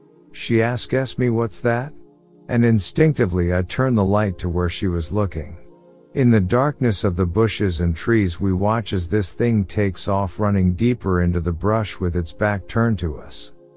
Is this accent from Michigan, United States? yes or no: yes; Michigan, United States; I'm from Michigan. What more, I'm from a small town where there are still dirt roads and plenty of small and large forested areas.